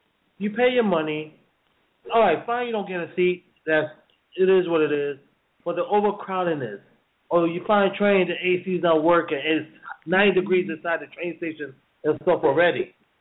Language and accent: English; New York, United States; as a New Yorker, you get fed up.